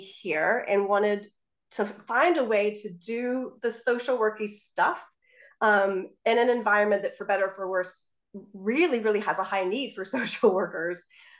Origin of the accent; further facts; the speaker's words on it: Florida, United States; Yeah, I grew up in Florida in the Panhandle. And again, other than my brief time in New York, I've always lived in the South